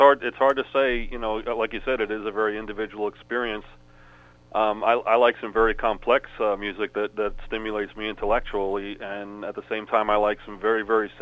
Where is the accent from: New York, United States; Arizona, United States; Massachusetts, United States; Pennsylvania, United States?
New York, United States; Long Island; I was born in Brooklyn. Actually moved to Long Island when I was about three, I suppose. So that's pretty much where I spent my growing years in Long Island.